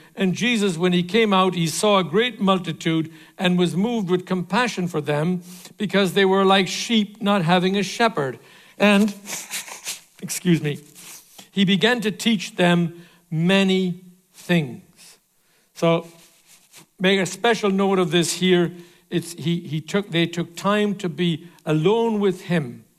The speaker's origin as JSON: {"language": "English", "region": "California", "country": "United States", "said": "You know, I'm from California."}